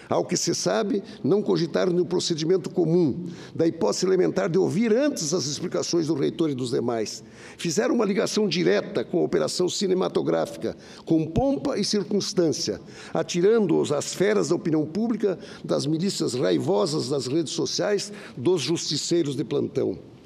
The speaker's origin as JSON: {"language": "Portuguese", "region": "Santa Catarina", "country": "Brazil", "said": "Mas lá no meu estado de Santa Catarina"}